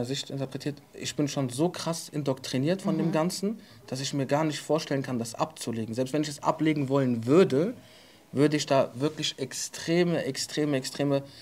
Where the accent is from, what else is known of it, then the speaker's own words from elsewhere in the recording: Morocco; Ich bin Marokkaner.